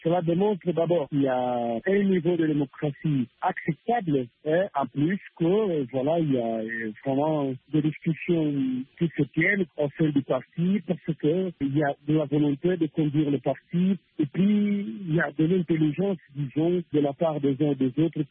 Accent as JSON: {"language": "French", "town": "Kabinda", "region": "Lomami", "country": "DR Congo", "said": "Moi je suis du Kabinda."}